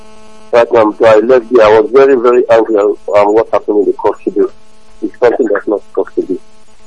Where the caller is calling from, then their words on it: Abuja, Federal Capital Territory, Nigeria; I'm calling you from Abuja.